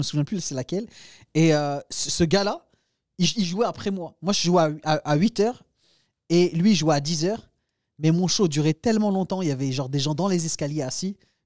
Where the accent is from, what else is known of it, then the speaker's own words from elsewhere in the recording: Hauts-de-France, France; moved away as an adult; now in Paris, France; Je viens du nord, moi, de la France. J'étais, okay, à la frontière avec la Belgique.